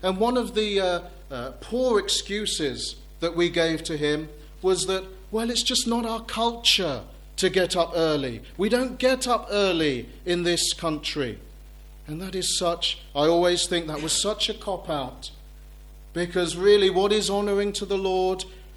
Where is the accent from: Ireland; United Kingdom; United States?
United Kingdom; England; We're not quite so willing to welcome people into our homes because we're English.